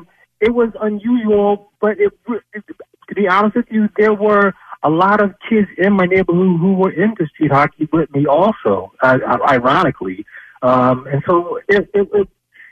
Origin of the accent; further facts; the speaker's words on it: Philadelphia, Pennsylvania, United States; I was in the early 70s growing up in North Philadelphia